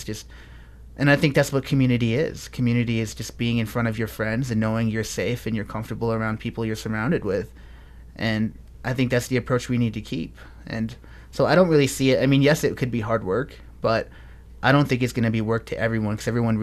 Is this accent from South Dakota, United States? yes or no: yes; Rapid City, South Dakota, United States; I grew up here in Rapid City. I wasn't born here, but I was raised here since I was 4 years old, and I always grew up wanting to leave Rapid City